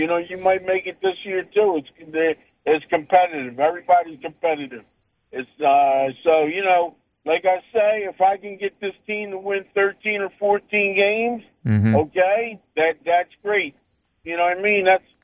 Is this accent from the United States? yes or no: yes; Philadelphia, Pennsylvania, United States; He says that when he hears that I'm from Philadelphia, right away, you know what he said to me?